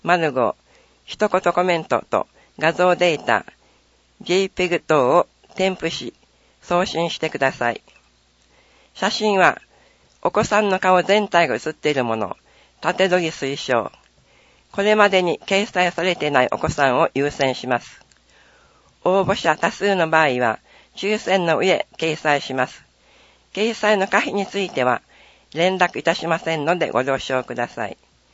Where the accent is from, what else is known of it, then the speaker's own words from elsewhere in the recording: United States; アメリカに帰国し、2番目の姉の結婚式のためニューヨークに行きました。私たちは中華系アメリカ人なので